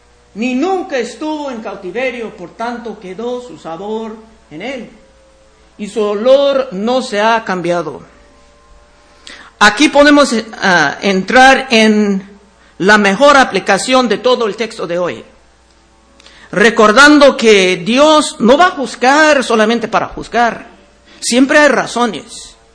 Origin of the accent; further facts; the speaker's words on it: California, United States; Cuando yo crecí cerca de Rancho Cucamonga, antes había muchas viñas ahí